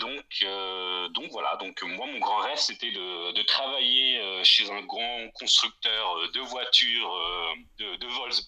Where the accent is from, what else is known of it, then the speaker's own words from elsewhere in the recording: Bois-Guillaume, Normandy, France; moved away as an adult; now in Germany; je suis originaire de Bois-Guillaume, qui est une petite ville à côté de Rouen, en Normandie. J'y suis né, j'ai grandi là-bas, j'ai donc passé mon bac là-bas, et ensuite j'ai décidé de faire le grand saut et de venir faire mes études en Allemagne.